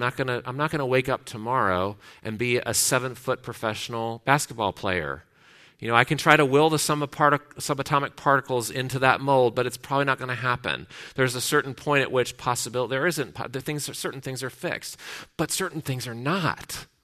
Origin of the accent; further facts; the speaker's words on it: Cleveland, Ohio, United States; I'm from Cleveland.